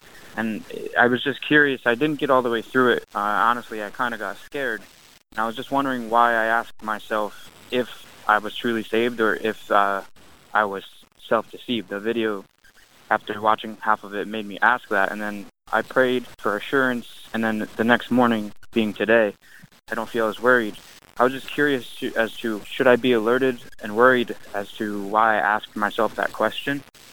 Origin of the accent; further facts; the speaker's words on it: Pennsylvania, United States; Hi, John. … I'm from Pennsylvania.